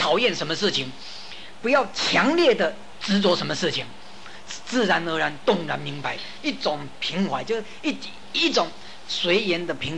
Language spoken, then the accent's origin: Chinese; Taiwan; 我们台湾人啊，这个俗话讲说